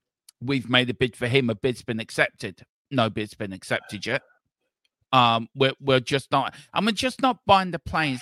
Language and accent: English; Ireland; We're both Irish, so don't insult us. Don't become an insulter calling us English here. We're both Irish.